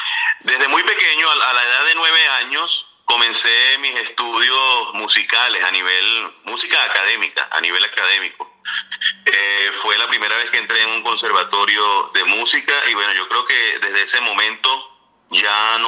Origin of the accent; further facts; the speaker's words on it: Venezuela; de descendencia alemana, todos eran músicos. Bueno, y son los que aún viven allá en mi tierra, Venezuela.